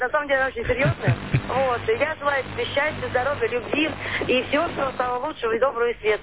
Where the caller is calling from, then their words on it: Voronezh Oblast, Russia; С Новоусманского района.